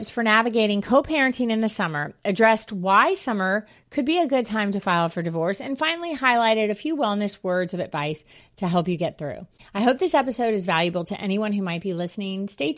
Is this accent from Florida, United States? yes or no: yes; Jacksonville, Florida, United States; and really I'm from Jacksonville, wanted to move back closer to family.